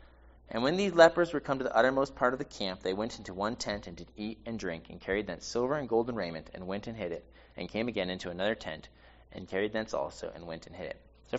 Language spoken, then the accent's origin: English; New York City, New York, United States; I'm from New York City, so I don't know much about horses, okay?